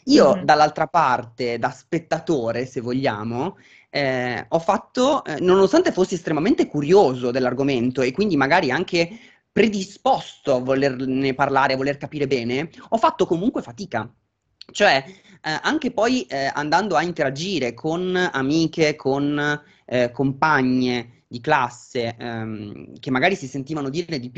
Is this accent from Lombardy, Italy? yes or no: yes; Milan, Lombardy, Italy; E io sono nato nel 1990 a Milano e sono cresciuta a Milano, quindi insomma, città molto grande